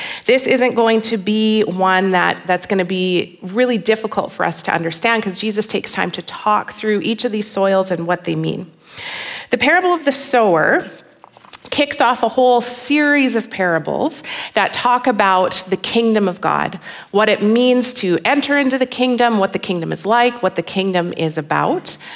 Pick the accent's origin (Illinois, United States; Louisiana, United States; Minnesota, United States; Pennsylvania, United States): Minnesota, United States; Minneapolis; I grew up in Minneapolis, like right in the middle of the city. The metro area of Minneapolis is about 4 million people. So, did not grow up on a farm.